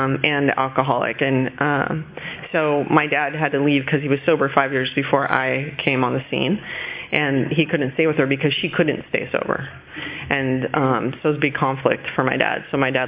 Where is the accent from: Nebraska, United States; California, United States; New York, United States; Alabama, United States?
California, United States; Long Beach; born there; I was born in Long Beach.